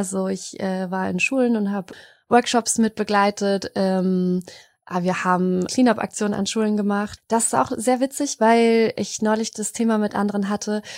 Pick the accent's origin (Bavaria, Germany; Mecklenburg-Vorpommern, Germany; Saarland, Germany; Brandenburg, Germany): Mecklenburg-Vorpommern, Germany; Seit Sommer 24 jetzt schon und bin dafür wieder in die Heimat zurückgezogen. Ich bin hier in Mecklenburg aufgewachsen und freue mich wieder hier zu sein.